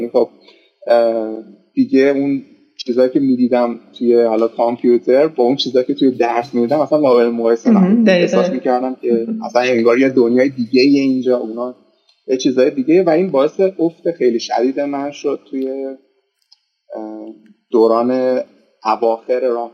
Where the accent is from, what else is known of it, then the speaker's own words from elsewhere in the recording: Shiraz, Fars, Iran; من 30 سالمه الان در حال حاضر و اهل شیراز هم هستم.